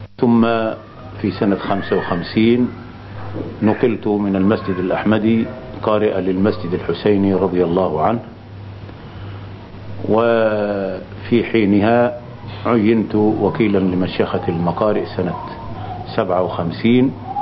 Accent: Shibra al-Namla, Gharbia, Egypt; ولدت في قرية بمحافظة الغربية تسمى شبرا النملة، مركز طنطا، محافظة الغربية. ونشأت في هذه القرية

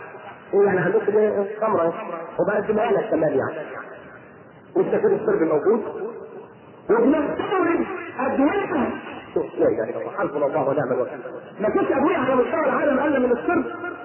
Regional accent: Egypt; born there; مش انا مصري؟ ومولود في مصر؟ وابويا مصري وامي مصرانه وعيلتي كلها مصريه؟

